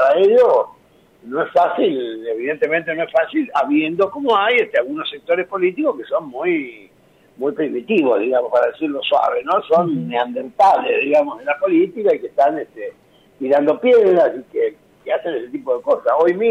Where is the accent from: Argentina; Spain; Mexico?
Argentina; Yo soy un argentino muy orgulloso